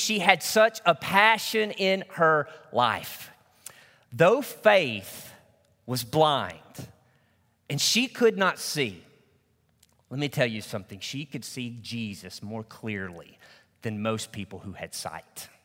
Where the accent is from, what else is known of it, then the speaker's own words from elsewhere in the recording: Arkansas, United States; The small country church that I grew up in Northeast Arkansas, Providence Baptist Church, was blessed to have a phenomenal pianist.